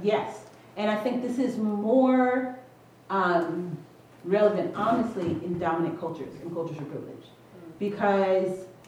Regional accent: Long Beach, California, United States; you know, I grew up in Long Beach and that sounds like gangs.

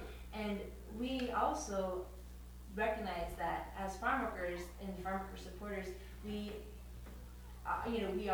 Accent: Washington, United States; also born or lived in Oregon; why I'm so excited to be back in Washington is my hometown, my home state.

